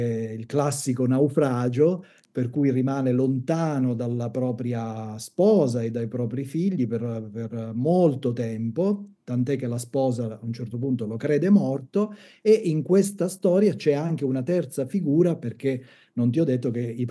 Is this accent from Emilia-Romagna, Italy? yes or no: no; Sicily, Italy; io sono siciliano